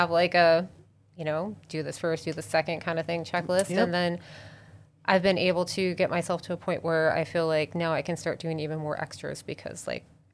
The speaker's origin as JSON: {"language": "English", "region": "Connecticut", "country": "United States", "tie": "born or raised there", "also_born_or_lived": "Dallas / Minneapolis / Denver / Charlotte", "lives_now": "Nashville, United States", "said": "I grew up in Connecticut. So kind of been all over the place. And like it here in Nashville, want to stay here and kind of put down some roots."}